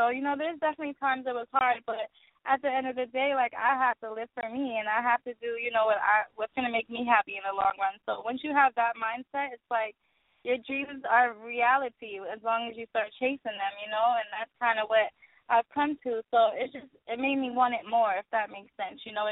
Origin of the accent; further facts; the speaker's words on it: New York, United States; I mean, you know, like I said, I grew up in New York, so it was very adventurous. Like, you know, riding the subway was an experience.